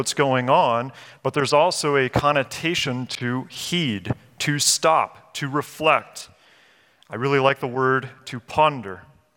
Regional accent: Kentucky, United States; I come from Kentucky. In Kentucky, we have Mammoth Cave.

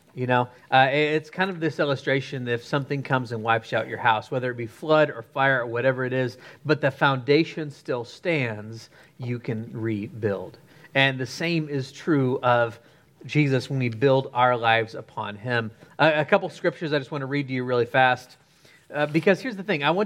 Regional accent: Egypt; I was raised in Egypt. And so this is a regular sight that we would see.

